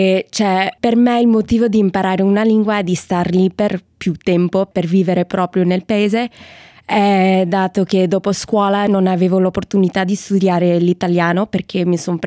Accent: Australia; also born or lived in Malaysia / Singapore; Sì, che io adesso ho 23 anni, sì. Sono nata in Malesia solo perché il mio padre lavorava lì in quel momento. Dopo ci siamo trasferiti a Singapore, che c'era la mia sorella che è nata lì. Dopo siamo venuti in Australia

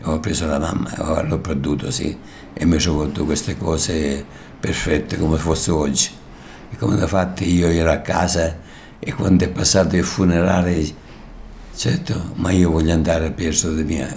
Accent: Sicily, Italy; è stata una cosa terribile quando è stata l'invasione sulla Sicilia. I tedeschi venivano a mio paese

